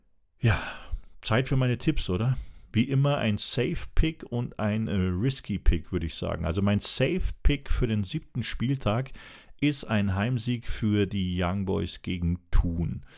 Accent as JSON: {"language": "German", "country": "Germany", "moved": "as an adult", "lives_now": "Switzerland", "said": "ich als Deutscher, der schon über 10 Jahre in der Schweiz lebt, kann Schweizerdeutsch, aber ich rede es ungern. Ich bin Hochdeutsch erzogen worden und seit über 40 Jahren rede ich Hochdeutsch."}